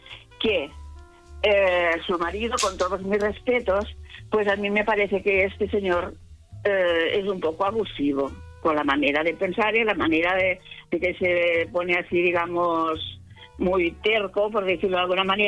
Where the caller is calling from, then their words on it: Tarragona, Catalonia, Spain; soy corresponsal de Tarragona